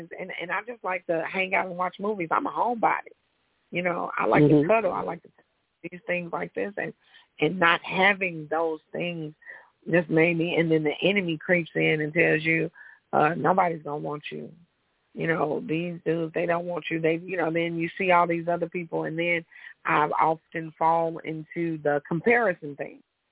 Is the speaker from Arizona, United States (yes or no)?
no; Chicago, Illinois, United States; Growing up in Chicago, I was a dark-skinned, thick girl, heavy-set, big girl.